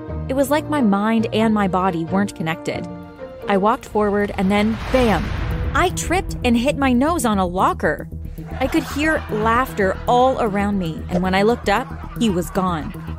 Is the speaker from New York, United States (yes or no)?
no; Los Angeles, California, United States; I'm from Los Angeles.